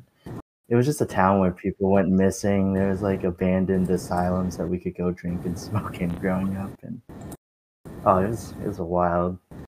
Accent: Auburn, California, United States; also born or lived in Marshall Islands; So I was just immediately scooped up and brought back to the States, where I grew up in California. I grew up in this little town called Auburn

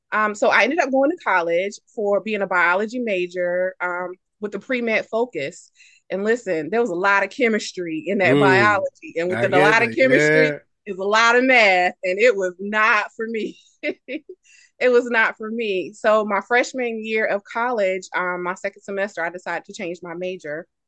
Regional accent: South Carolina, United States; So I'm from South Carolina. Beach music is huge there.

